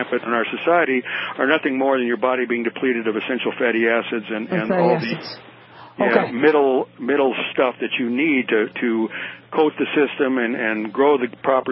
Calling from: Washington, United States; State of Washington.

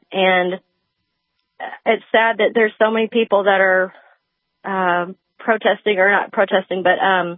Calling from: Texarkana, United States; No, I'm listening from Texarkana.

